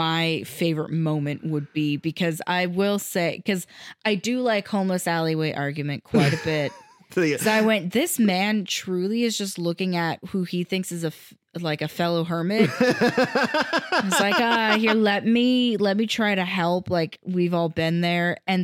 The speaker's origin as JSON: {"language": "English", "region": "Scotland", "country": "United Kingdom", "said": "I'm Scottish."}